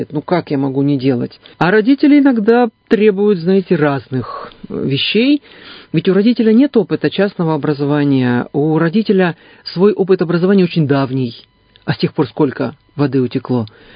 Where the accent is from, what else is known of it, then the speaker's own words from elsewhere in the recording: Krasnoyarsk, Krasnoyarsk Krai, Russia; Ну, я из Красноярска